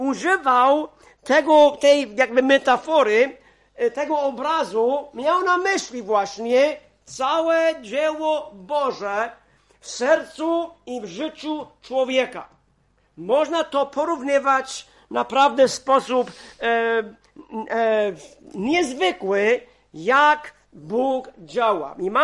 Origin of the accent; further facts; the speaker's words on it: Mexico; to, co mówię, to jest na podstawie tego, co sam widziałem w latach 60. w Meksyku